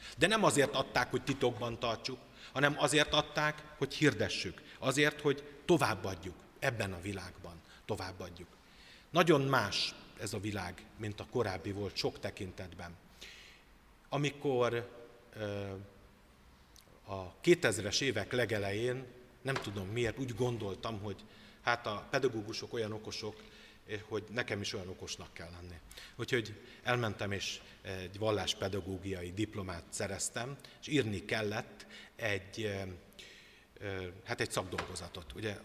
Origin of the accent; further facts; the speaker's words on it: Szabolcs-Szatmár-Bereg, Hungary; én szabolcsi vagyok